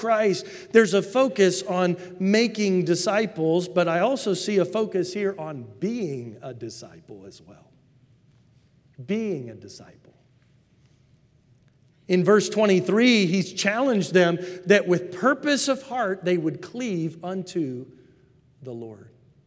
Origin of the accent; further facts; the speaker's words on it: Texas, United States; I'm from Texas. I'm native. I know there's a few fellow Texans in here today.